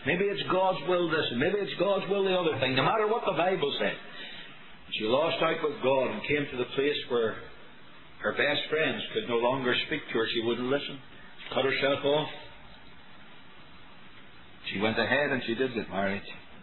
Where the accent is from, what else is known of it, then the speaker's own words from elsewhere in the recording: Belfast, Northern Ireland, United Kingdom; the little church I grew up in Belfast.